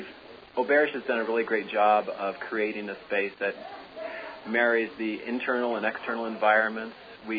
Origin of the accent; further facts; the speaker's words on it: Indiana, United States; also born or lived in Mississippi; I grew up in Indiana, went to school in Mississippi, of all places.